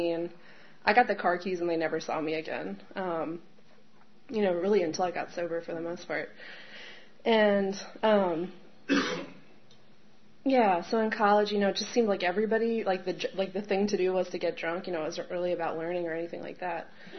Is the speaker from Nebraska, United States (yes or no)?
no; Baltimore, Maryland, United States; I'm from Baltimore City, and so I fell into this whole, like, waterfront culture